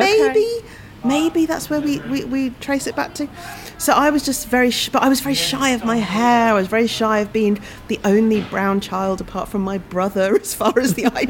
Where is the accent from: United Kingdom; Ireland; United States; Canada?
United Kingdom; I'm, you know, of Asian, I'm British Asian, Pakistani descent, so there's, I think, a bit more.